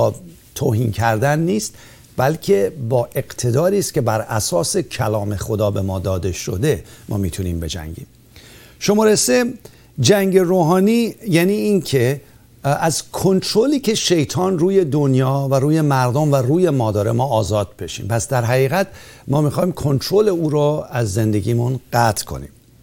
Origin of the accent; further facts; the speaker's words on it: Iran; now in United States; هر موقع هم که بنده از ایران با پرواز کردم اومدم آمریکا،